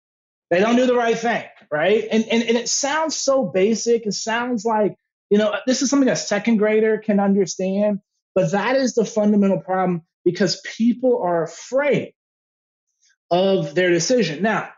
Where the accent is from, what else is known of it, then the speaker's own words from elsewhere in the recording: San Antonio, Texas, United States; I'm from born and raised in San Antonio.